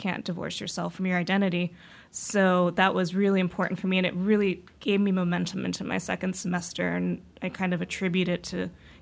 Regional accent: New Mexico, United States; moved away as an adult; I'm from New Mexico, and so Harvard was a lot of culture shock.

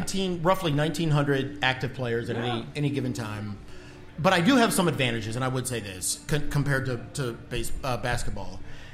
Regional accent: Prince George's County, Maryland, United States; Okay, yes, I'm from Prince George's County, but I'm probably not going to beat you up.

